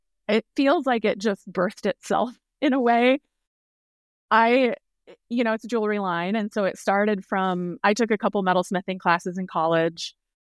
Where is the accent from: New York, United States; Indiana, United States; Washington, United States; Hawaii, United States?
Washington, United States; Well, I grew up in Washington State on the east side of the Cascades, so the dry side.